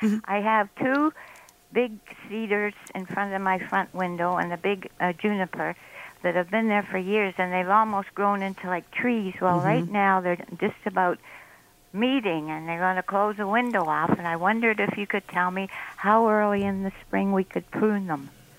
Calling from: Toronto, Ontario, Canada

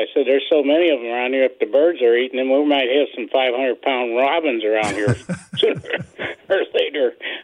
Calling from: Missouri, United States; I'm from St. Charles County

